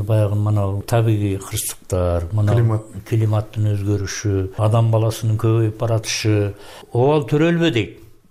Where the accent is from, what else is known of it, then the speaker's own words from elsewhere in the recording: Uchkorgon, Batken Region, Kyrgyzstan; Ушу Үчкоргон балдар үйүндө тарбияландым